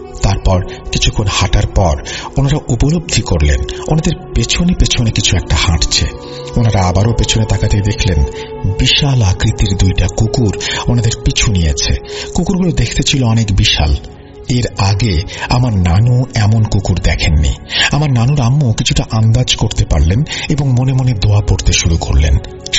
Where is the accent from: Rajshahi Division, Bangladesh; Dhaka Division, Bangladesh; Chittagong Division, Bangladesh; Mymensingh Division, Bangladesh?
Chittagong Division, Bangladesh; আমার বাড়ি কুমিল্লা জেলার মনোহরগঞ্জ উপজেলার কোন এক গ্রামে।